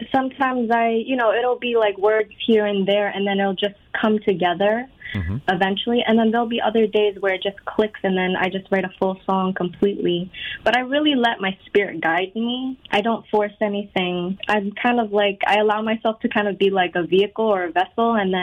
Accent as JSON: {"language": "English", "town": "Spring Valley", "region": "New York", "country": "United States", "tie": "born or raised there", "said": "I grew up in Spring Valley, New York, my whole life. So I grew up listening to a lot of R&B and hip-hop, so it's very different."}